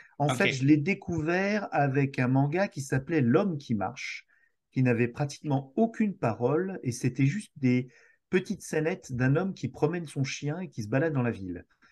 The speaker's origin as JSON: {"language": "French", "country": "France", "said": "Moi, je suis français, donc je vais pas essayer de singer mal un bel accent. Et je suis désolé pour mon accent déjà"}